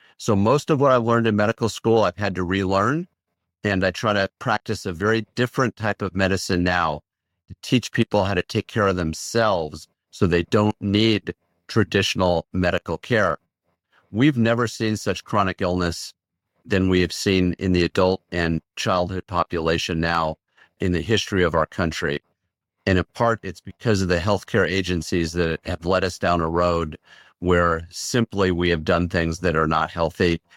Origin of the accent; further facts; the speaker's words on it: Newport Beach, California, United States; I come from Newport Beach in Southern California.